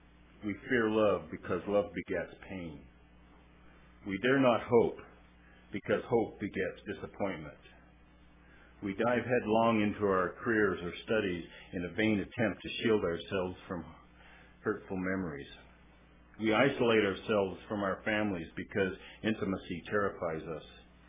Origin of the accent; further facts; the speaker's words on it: California, United States; I was born in the Motherlode country here in California, and lived in a house that was built by the 49ers during the gold rush.